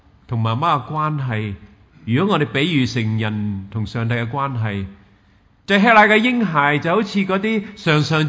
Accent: Hong Kong; 好厉害啊！我哋香港人全部拥有晒，我哋喺边度系可以宁静咧？

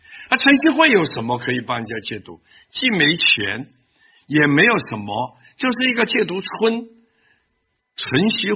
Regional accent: Taiwan; now in North America; 我们从台湾来北美开始，16年前来开始的时候

